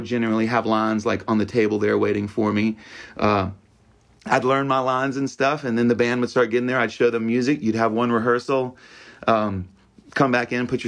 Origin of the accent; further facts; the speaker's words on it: North Carolina, United States; I was from North Carolina. I wanted to... That glitz really intrigued me badly, you know.